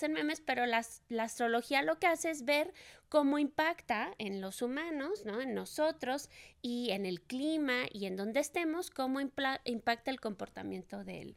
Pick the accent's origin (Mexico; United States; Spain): Mexico; Mexico City; Pues yo soy de la preciosísima Ciudad de México, mexicana, sí señor.